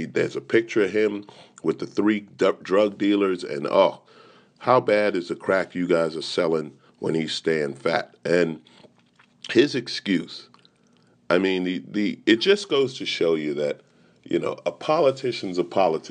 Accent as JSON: {"language": "English", "country": "United States", "said": "But, you know, Canada, as an American, I'm kind of glad to say it's you this time."}